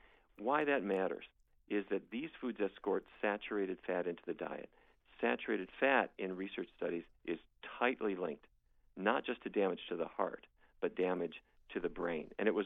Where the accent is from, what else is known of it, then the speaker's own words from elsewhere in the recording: Fargo, North Dakota, United States; I grew up in Fargo, North Dakota, and my diet was largely influenced by the fact that my family was in the cattle business for many, many, many generations.